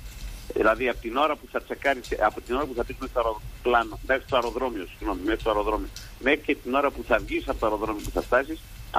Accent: Greece; Είμαστε Έλληνες και έχουμε την ιστορία.

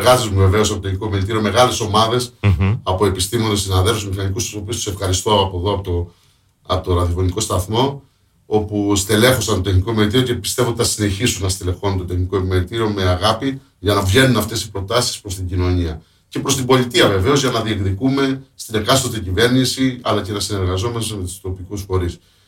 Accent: Crete, Greece; ντρεπόμουν να πω ότι είμαι από την Κρήτη

